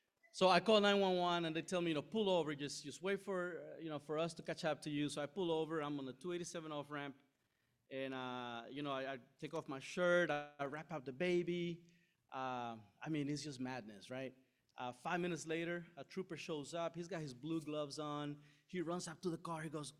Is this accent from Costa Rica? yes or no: yes; Costa Rica; You know, I'm from Costa Rica, so I've been through some major earthquakes.